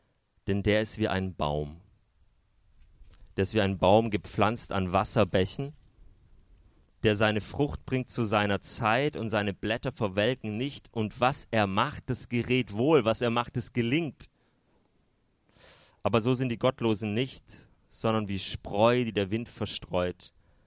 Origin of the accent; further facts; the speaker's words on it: Baden-Württemberg, Germany; Ich bin ja 5 Jahren hier jetzt in Baden. Eigentlich komme ich aus dem Schwabenland